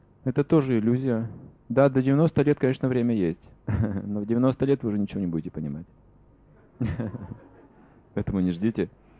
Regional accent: Russia; Мы же не понимаем английского. Мы приехали из России, гуру первый раз увидели, и там наушники.

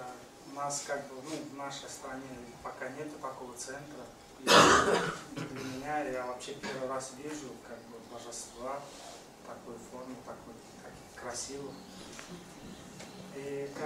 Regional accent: Ashgabat, Turkmenistan; Я всегда из Ашхабада.

